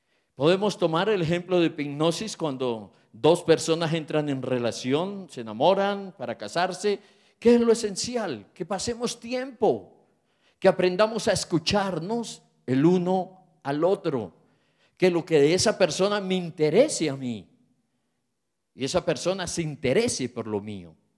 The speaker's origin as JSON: {"language": "Spanish", "town": "Pamplona", "region": "Norte de Santander", "country": "Colombia", "tie": "born or raised there", "lives_now": "Bogotá, Colombia", "said": "Yo soy hombre de pueblo. Yo nací en Pamplona Norte de Santander, un pueblito pequeño con pinta de ciudad, hermoso. Y cuando yo pasé mi adolescencia en Pamplona, para mí el mundo era Pamplona."}